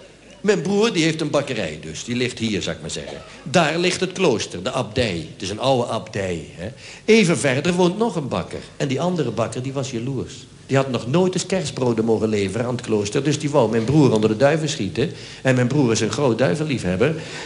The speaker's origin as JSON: {"language": "Dutch", "town": "Sittard", "region": "Limburg", "country": "Netherlands", "tie": "born there", "said": "dat is begonnen in Sittard, waar ik geboren ben, op de lagere school"}